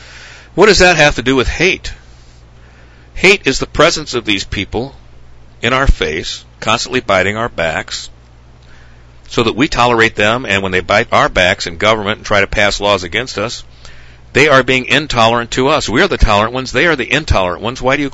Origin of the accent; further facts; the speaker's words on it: United States; I'm an American. I believe that this is for us, and they have their own country.